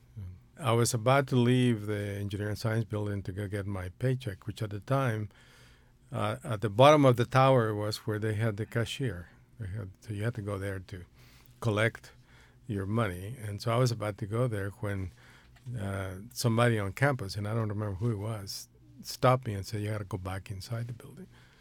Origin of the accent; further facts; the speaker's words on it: Mexico; now in United States; I'm from Mexico, and I came to the University of Texas as a freshman in 1964, in September.